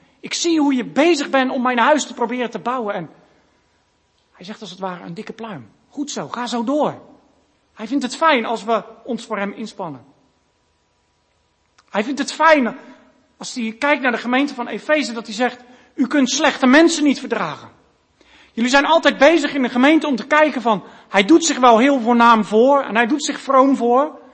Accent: Rotterdam, South Holland, Netherlands; als Rotterdammer zouden we natuurlijk kunnen zeggen

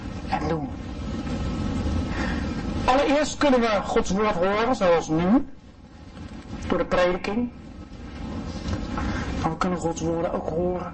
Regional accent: South Holland, Netherlands; En ik kom uit de buurt van Rotterdam. En daar is het hele drassige grond.

